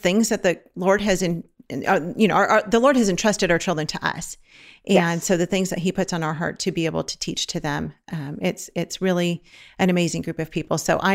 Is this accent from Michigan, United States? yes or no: no; Los Angeles, California, United States; So, well, because, you know, we're from Los Angeles.